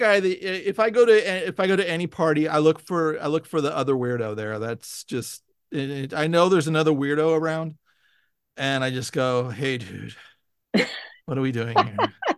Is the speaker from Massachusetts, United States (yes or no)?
no; Hollywood, California, United States; I am from Hollywood.